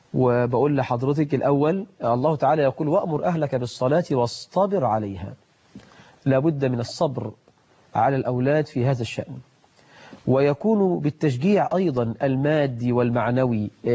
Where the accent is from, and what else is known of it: Egypt